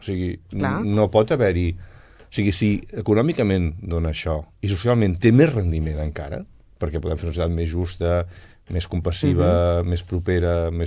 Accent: Mataró, Catalonia, Spain; jo era de fora, jo vinc de Mataró

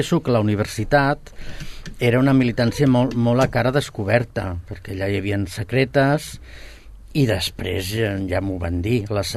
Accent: Barcelona, Catalonia, Spain; Jo sóc barceloní del barri de Sant Antoni

